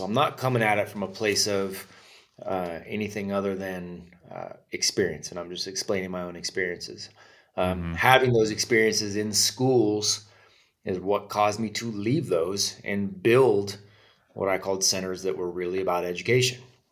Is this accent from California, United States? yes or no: yes; California, United States; we grew up in California, so we say it all weird.